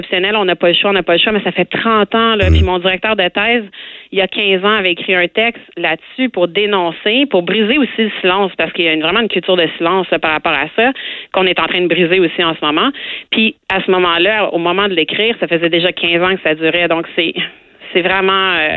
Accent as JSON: {"language": "French", "region": "Quebec", "country": "Canada", "said": "je suis infirmière, je suis québécoise, j'habite encore au Québec."}